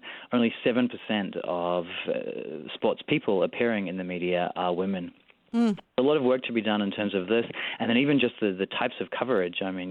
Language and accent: English; New Zealand; I'm from New Zealand, but I've lived in different countries around the world working